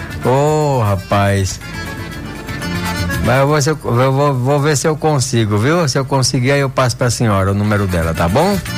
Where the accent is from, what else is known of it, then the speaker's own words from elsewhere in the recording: Lagoa Nova, Rio Grande do Norte, Brazil; Lagoa Nova, minha terra querida.